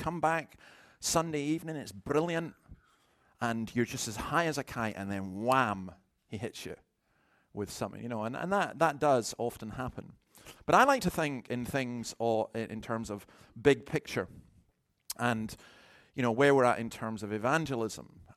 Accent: Scotland, United Kingdom; I am a Scottish Calvinist.

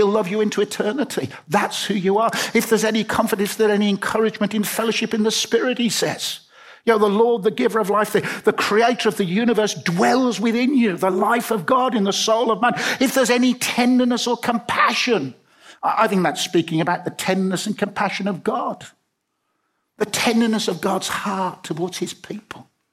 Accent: Birmingham, West Midlands, United Kingdom; You know, I'm a bloke. I'm a Brummie. I'm husband. I'm a granddad.

